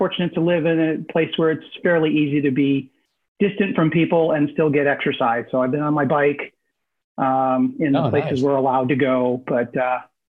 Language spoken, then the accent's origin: English; New York City, New York, United States; Some of you may recall that I am originally from the New York City metropolitan area.